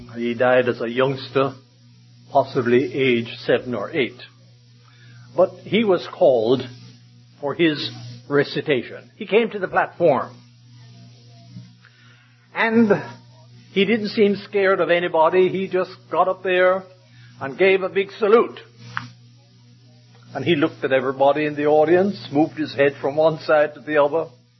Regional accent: New York, United States; when I was a young lad growing up in Harlem, New York, attending Grace Gospel Chapel.

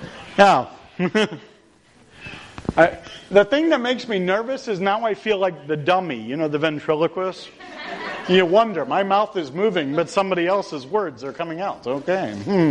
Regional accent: Birdsboro, Pennsylvania, United States; because I grew up in Birdsboro, okay?

